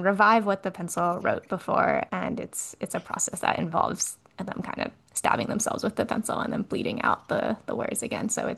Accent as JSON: {"language": "English", "country": "United States", "tie": "born there", "said": "my parents grew up in, but I was born in America"}